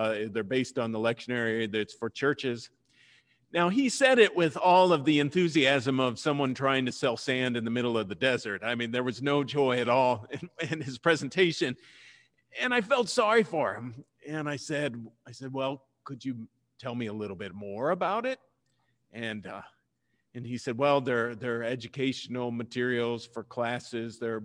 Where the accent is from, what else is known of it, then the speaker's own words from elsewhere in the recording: Missouri, United States; It's like, you know, I'm originally from Missouri. And we have the slogan, the Show Me State of Missouri.